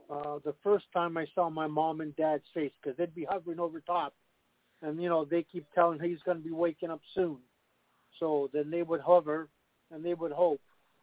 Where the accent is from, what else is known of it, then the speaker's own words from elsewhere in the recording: Toronto, Ontario, Canada; first language Italian; English is a second language; The 404-01 area, Downsview.